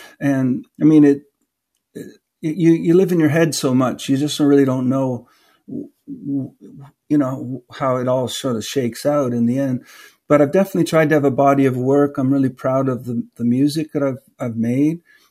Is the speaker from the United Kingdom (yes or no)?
no; Canada; it just became sort of my favorite thing, really, to do as a Canadian